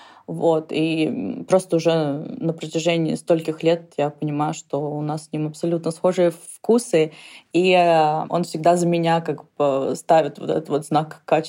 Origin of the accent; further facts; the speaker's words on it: Moscow, Russia; also born or lived in New York, United States; now in England, United Kingdom; я родилась в России, сформировала свое общество, все равно, ну, тинейджеров, общество тинейджеров, в Москве. Потом уехала в Англию, сформировала свои как бы круги общения здесь. Потом уехала в Нью-Йорк.